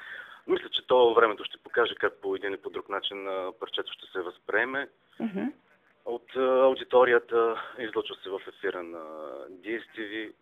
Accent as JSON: {"language": "Bulgarian", "town": "Harmanli", "region": "Haskovo Province", "country": "Bulgaria", "tie": "born or raised there", "lives_now": "Plovdiv, Bulgaria", "said": "аз съм родом от Харманли. Последните години, може би около 5-6 години се намирам в Пловдив. Там уча, там завърших своето висше образование."}